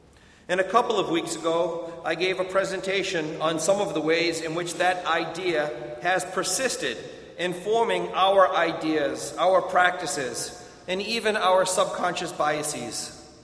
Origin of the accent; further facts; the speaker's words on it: Boston, Massachusetts, United States; I'm from Boston, and every year I make a comment about my accent